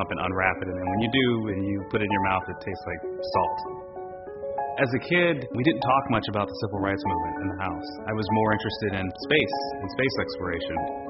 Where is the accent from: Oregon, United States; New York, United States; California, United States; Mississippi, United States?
California, United States; Los Angeles; I grew up in Los Angeles, California. So South Central LA, which is a block of about 24 neighborhoods.